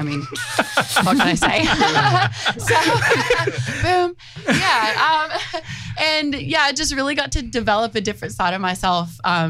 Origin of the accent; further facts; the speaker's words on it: United States; Well, I'd grown up watching wrestling, so I'm American.